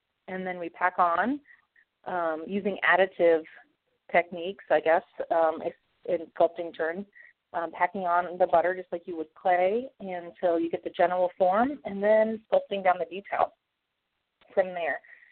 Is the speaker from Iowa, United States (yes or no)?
yes; Toledo, Iowa, United States; I was 14, and I was a 4-H club member in my hometown of Toledo, Iowa